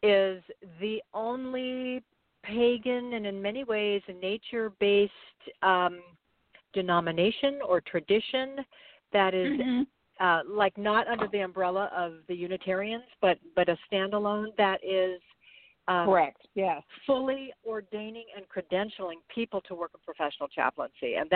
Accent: Honolulu, Hawaii, United States; Starting with singing to the sea urchins, you know, in Honolulu, and growing up in Hawaii, seeing Pele.

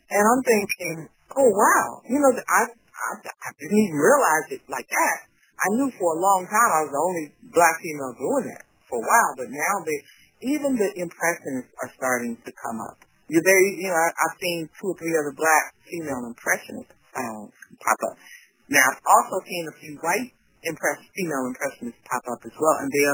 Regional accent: Washington, District of Columbia, United States; I moved up to New York, and I'm from Washington, D.C., so I could be close to home.

